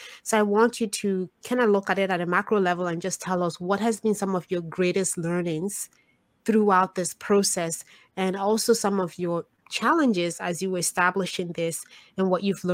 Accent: Nigeria; because I'm a woman, I'm a Nigerian woman.

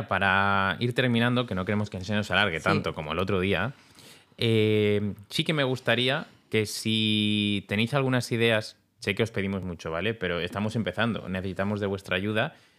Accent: Catalonia, Spain; born there; la fábrica está a 10 kilómetros de donde el pueblo donde nací, en Cataluña

